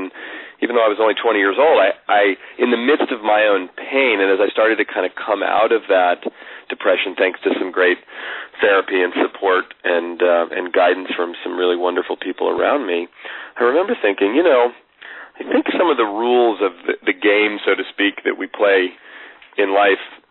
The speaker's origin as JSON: {"language": "English", "town": "Oakland", "region": "California", "country": "United States", "tie": "born or raised there", "said": "I mean, I grew up in Oakland, California, near San Francisco, where you and I both still live here in the Bay Area"}